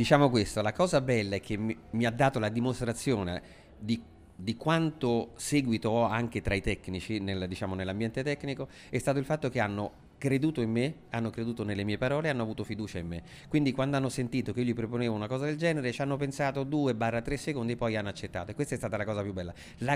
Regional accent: Rome, Lazio, Italy; sono di Roma, sì, romano, romano, verace, di ottava generazione dentro

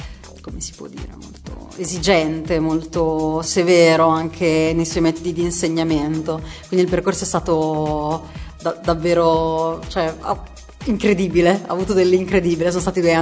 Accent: Ravenna, Emilia-Romagna, Italy; perché io sono originaria di Ravenna.

